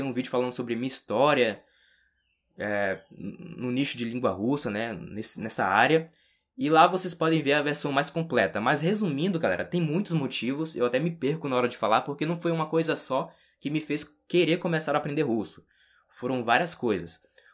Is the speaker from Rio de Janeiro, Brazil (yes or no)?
yes; Rio de Janeiro, Brazil; also born or lived in Bahia; Atualmente eu moro no Rio de Janeiro, mas antes eu morava na Bahia. Eu não sou baiano, eu sou carioca. Acontece que eu nasci no Rio de Janeiro, fui morar na Bahia, morei lá durante 8 anos e depois voltei para o Rio de Janeiro de novo.